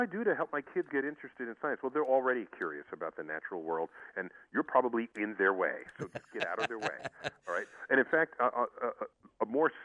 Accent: New York City, New York, United States; I grew up in New York City, essentially every weekend, we went on some trip to one cultural institution or another.

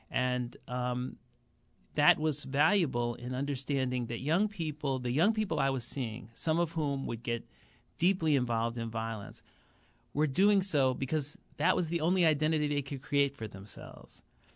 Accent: New York, United States; And I grew up in New York. My dad was a dentist. My mom was a teacher. I went to parochial schools.

